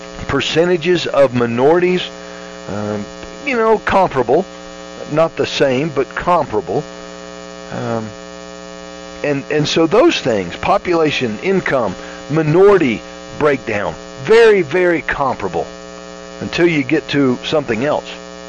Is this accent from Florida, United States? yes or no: yes; Florida, United States; You know, I'm from Florida. Richard, I'm from Florida.